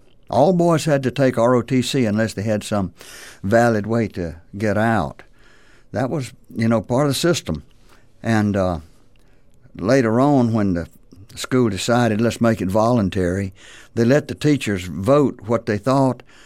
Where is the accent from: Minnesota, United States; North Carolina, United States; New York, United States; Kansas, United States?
North Carolina, United States; I'm from North Carolina.